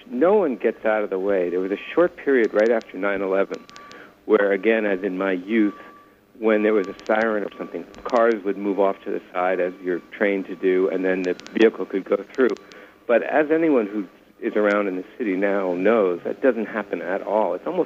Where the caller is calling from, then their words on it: Manhattan, New York, United States; John, I'm calling from Manhattan.